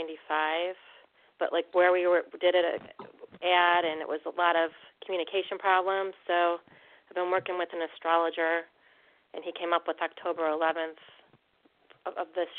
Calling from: Florida, United States; I'm calling from Florida.

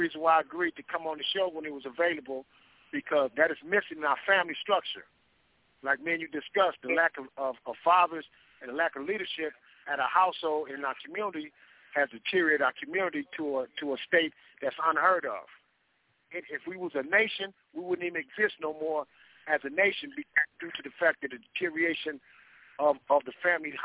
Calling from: California, United States; I'm calling from inside the concentration camps in California State Prison.

